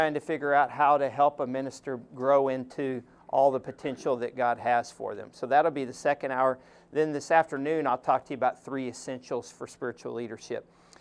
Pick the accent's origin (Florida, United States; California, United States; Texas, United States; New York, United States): Texas, United States; Fort Worth; now in Nashville, United States; I am from Fort Worth, Texas. I did make my way to Nashville.